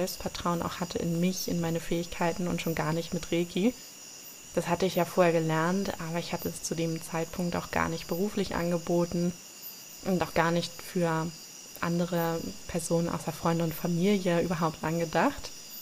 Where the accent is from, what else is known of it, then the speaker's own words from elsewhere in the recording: Germany; Da sind wir wieder bei dem Als Deutscher ist man einfach auf alles vorbereitet. Also wirklich gegen alles gewappnet, was einem passieren kann. Das war ich natürlich auch. Da schließe ich mich gerne mit ein.